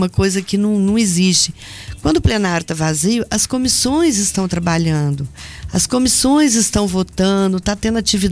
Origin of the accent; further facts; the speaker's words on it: Varginha, Minas Gerais, Brazil; also born or lived in Caxambu; Então eu nasci em Varginha. Morei em Caxambu, estudei em Caxambu e passava as férias aqui na fazenda em Minduri